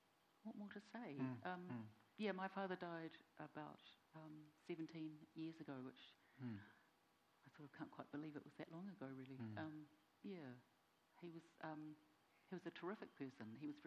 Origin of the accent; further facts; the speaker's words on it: Lower Hutt, Wellington, New Zealand; I grew up in Lower Hutt. I mean, that's where I spent most of my, all of my childhood, actually.